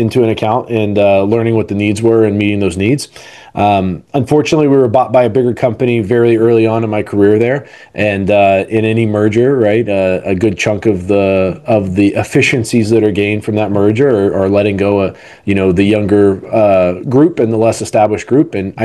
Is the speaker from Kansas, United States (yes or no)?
yes; Wichita, Kansas, United States; So I'm from Wichita, Kansas. When I graduated college, I moved back to Wichita to work at Koch Industries